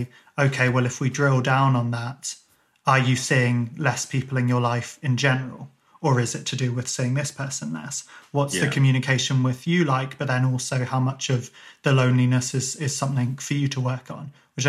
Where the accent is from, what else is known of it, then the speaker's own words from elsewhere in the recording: England, United Kingdom; I was brought up mainly in England